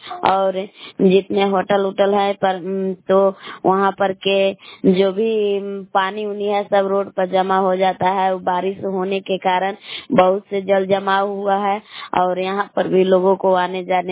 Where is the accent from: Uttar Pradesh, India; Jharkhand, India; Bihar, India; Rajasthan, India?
Bihar, India; Belaon; मैं बेलाम की निवासी हूँ।